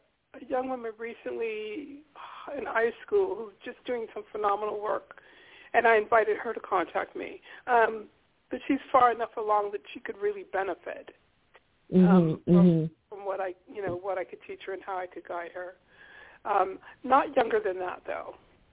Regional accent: Harlem, New York, United States; born there; I mean, I was born in Harlem. I did my first reading at the County Cullen Library in Harlem.

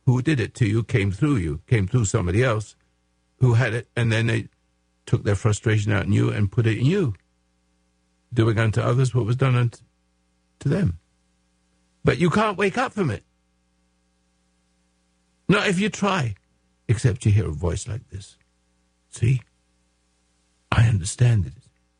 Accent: England, United Kingdom; accent: English; now in Grants Pass, United States; I should have said Grants Pass, but it's to me Grants Pass, if you don't mind. I still got my English accent.

